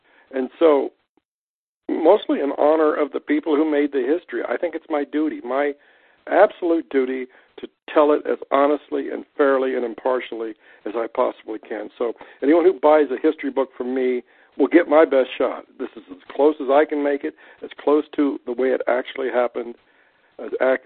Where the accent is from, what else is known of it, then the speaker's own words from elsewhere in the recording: Missouri, United States; also born or lived in Lawrence, Kansas; I hail from Kansas and Missouri. I was born in Kansas, Lawrence, Kansas, but I spent the first 5 years of my life on a farm in southwest Missouri and then lived back and forth in between the states.